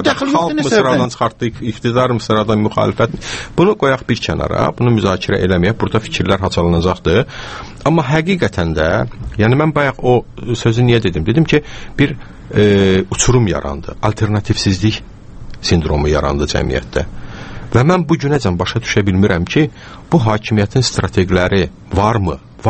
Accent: Shamkir, Shamkir District, Azerbaijan; Yəni, mən Şəmkirliyəm, sizdən yaxşı bilirəm bunu.

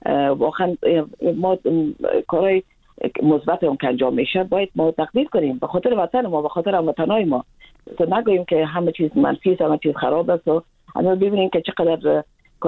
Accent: Afghanistan; من خودم از یک منطقه پشتون نشین افغانستان هستم.

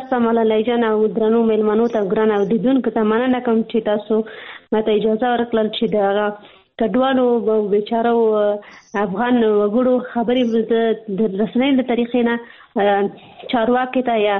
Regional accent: Pakistan; زه په پاکستان کې پیدا شوی یم، هلته مې ژوند تېر کړی، تر لسنس نه پورې ما درس ویلی

